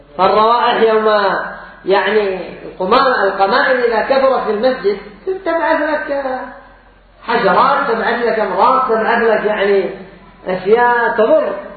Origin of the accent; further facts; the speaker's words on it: Yemen; وعندنا في اليمن أيضا أصحاب الشمات